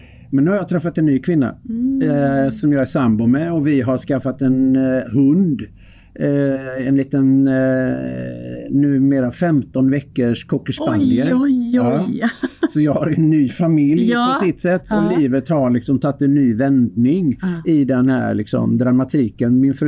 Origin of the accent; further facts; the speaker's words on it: Öckerö, Västra Götaland County, Sweden; jag är fiskarpojk från Öckerö.